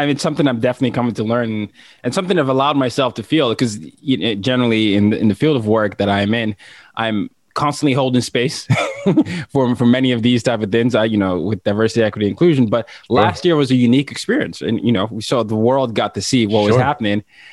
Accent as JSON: {"language": "English", "country": "Nigeria", "said": "But so I shared with you that I'm from Nigeria, but I don't know if you know that I grew up in 5 countries and 4 continents."}